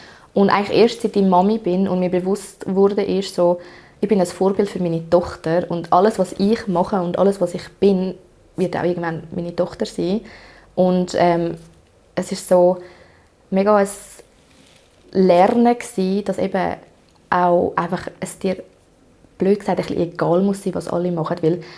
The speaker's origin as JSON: {"language": "German", "region": "Lucerne", "country": "Switzerland", "tie": "born or raised there", "lives_now": "Aargau, Switzerland", "said": "ich bin im Kanton Luzern aufgewachsen. Und nachher sind wir in meiner letzten Klasse ins Aargau gezügelt."}